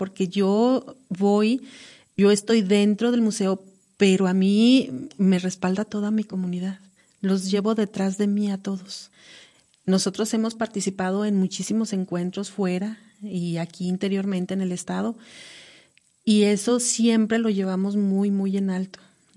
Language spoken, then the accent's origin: Spanish; El Nayar, Nayarit, Mexico; yo donde yo voy, yo siempre les digo, yo soy de mi pueblo, el Nayar.